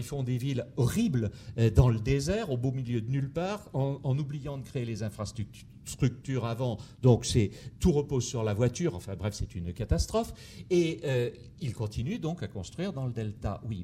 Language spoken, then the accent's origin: French; Saintes, Nouvelle-Aquitaine, France; moi je suis de Saintes, hein, donc je suis patoisant d'ici